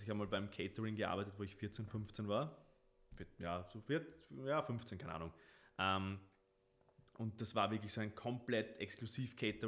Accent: Vienna, Austria; wir sind in Wien aufgewachsen, also lebenswerteste Stadt der Welt.

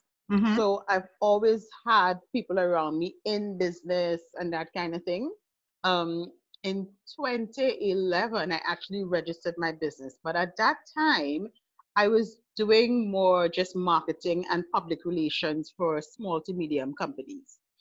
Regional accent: Trinidad & Tobago; No, I'm from Trinidad and Tobago.

